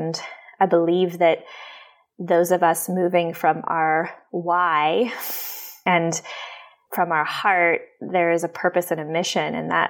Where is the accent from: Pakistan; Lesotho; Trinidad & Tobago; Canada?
Canada; now in United States; I'm Canadian, but I've been living in the US for about 3 years.